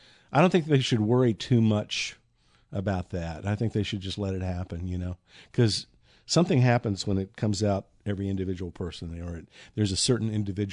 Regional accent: Bowling Green, Kentucky, United States; moved away as an adult; now in Nashville, United States; it was just time to get out of my hometown, which was Bowling Green, Kentucky. It was where I grew up, and it was just time to go.

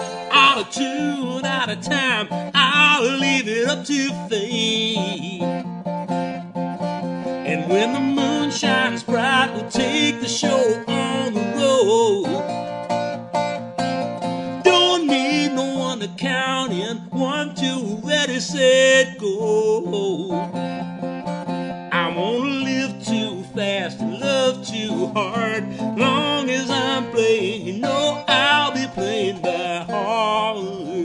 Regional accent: Canada; born there; I was born in Canada, and I lived there for a long time.

